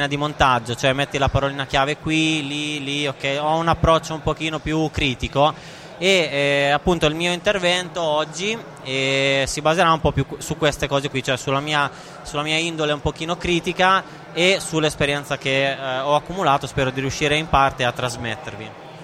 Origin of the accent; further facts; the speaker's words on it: Rimini, Emilia-Romagna, Italy; e sono un SEO di Rimini, svolgo questa attività dal 2005